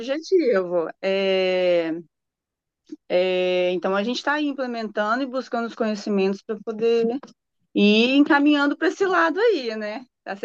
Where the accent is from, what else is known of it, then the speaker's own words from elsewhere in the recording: Espírito Santo, Brazil; Eu sou do Espírito Santo.